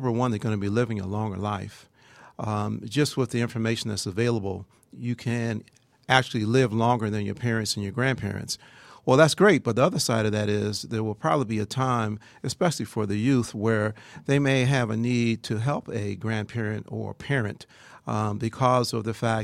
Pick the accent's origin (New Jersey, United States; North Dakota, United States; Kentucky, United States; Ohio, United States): Ohio, United States; Cleveland; now in Atlanta, United States; No, I'm glad to be here right now. I'm originally from Ohio, Cleveland, Ohio area.